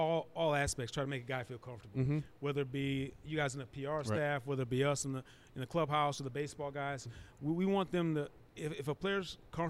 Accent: St. Louis, Missouri, United States; I grew up in St. Louis. We all grew up Cardinals fans in St. Louis.

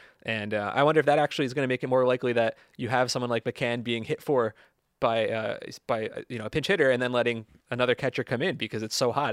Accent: New Jersey, United States; listen, I'm no Southern California native. I'm from New Jersey

